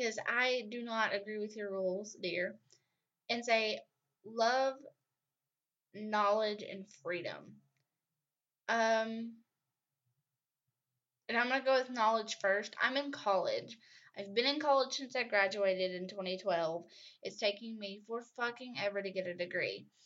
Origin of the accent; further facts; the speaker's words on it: the South, United States; Okay, so y'all, I'm from the South, right? So we have all kinds of these crazy little sayings for stuff.